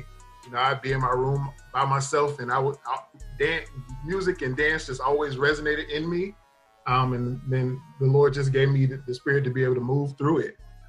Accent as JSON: {"language": "English", "town": "Miami", "region": "Florida", "country": "United States", "lives_now": "Winston-Salem, United States", "said": "I am originally from Miami, Florida, currently living in Winston-Salem, North Carolina."}